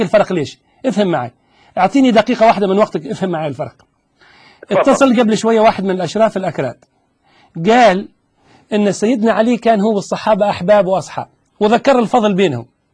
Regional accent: Tunisia; أنت الآن لما شوف أهلي في تونس، أنا تونسي، لما التوانسة يسمعوا كلامك

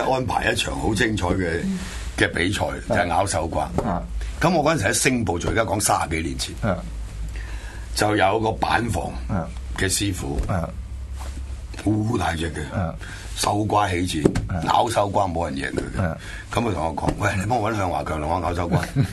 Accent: Shanwei, Guangdong, China; accent: Hailufeng; 譬如我哋鄉下咧有講客家，有講學佬嘅，即係有講閩南語，有講呢個客家嘅。咁落到嚟我哋呢邊咧就近海啦，汕尾

